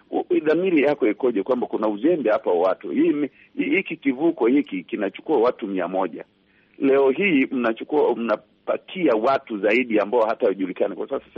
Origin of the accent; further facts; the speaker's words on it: Tanzania; kama raia na kama Mtanzania